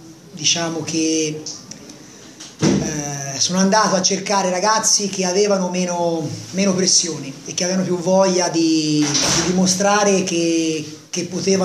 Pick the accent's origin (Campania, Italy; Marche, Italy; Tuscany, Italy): Tuscany, Italy; Empoli; io sono d'Empoli